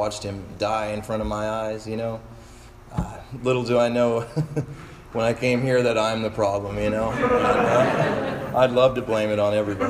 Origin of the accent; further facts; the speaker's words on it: Oklahoma City, Oklahoma, United States; So I grew up in Oklahoma City.